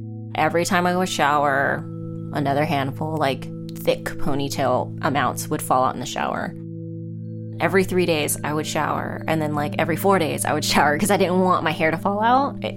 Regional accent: United States; it's not my fault I'm American. Like, I didn't ask for you to go, you know, to go through that. I didn't ask to be born here.

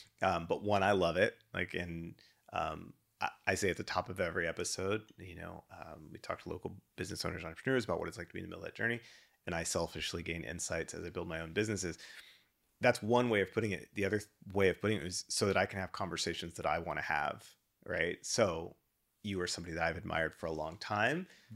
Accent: Dallas–Fort Worth, Texas, United States; also born or lived in Louisiana; So I feel like I was born in Texas. My address at birth was a Texas address, even though I was born across state lines

